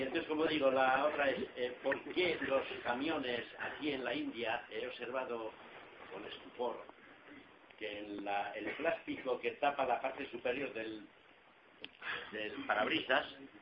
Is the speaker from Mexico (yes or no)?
no; Riaño, Castile and León, Spain; Soy de Riaño, León.